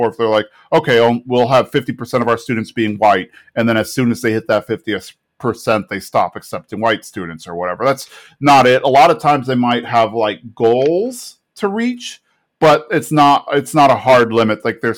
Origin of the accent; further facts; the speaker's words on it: San Antonio, Texas, United States; Here, an idea that I can put out there, and it's from my hometown of San Antonio.